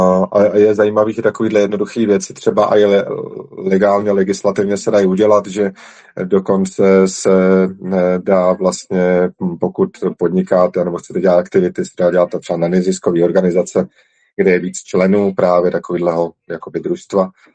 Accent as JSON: {"language": "Czech", "town": "Liberec", "region": "Liberec Region", "country": "Czechia", "said": "já jsem původně z Liberce, nebo z dědiny u Liberce."}